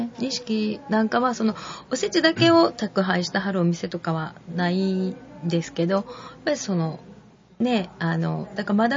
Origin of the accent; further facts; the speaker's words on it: Kyoto, Japan; もう、生まれも育ちも錦なんで、